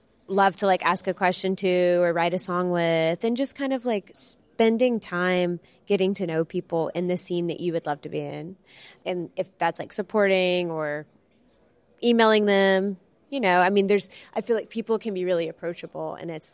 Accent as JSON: {"language": "English", "region": "Arkansas", "country": "United States", "tie": "born or raised there", "said": "the support from my home state. I mean, even with like the Arkansas Arts Council and their support"}